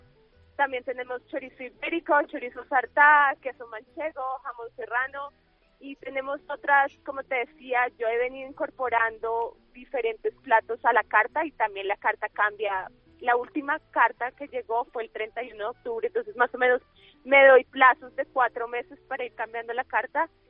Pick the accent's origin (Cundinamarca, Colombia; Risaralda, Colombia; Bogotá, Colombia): Bogotá, Colombia; materializar esas ideas aquí en mi país y particularmente en Bogotá, en mi ciudad